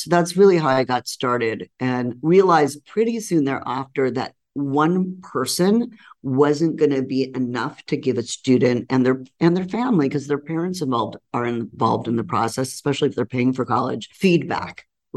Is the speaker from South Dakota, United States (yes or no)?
no; Los Angeles, California, United States; I grew up in Los Angeles, took the SAT.